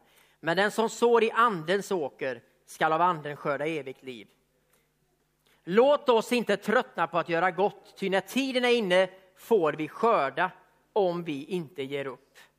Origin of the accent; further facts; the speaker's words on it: Västra Götaland County, Sweden; På Västgötaslätten, där jag är uppvuxen.